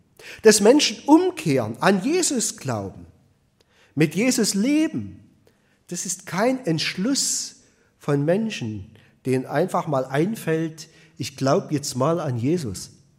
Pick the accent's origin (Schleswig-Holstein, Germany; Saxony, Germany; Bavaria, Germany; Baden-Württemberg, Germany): Saxony, Germany; sagt man bei uns im Erzgebirge, im Erzgebirge in der Oberlausitz.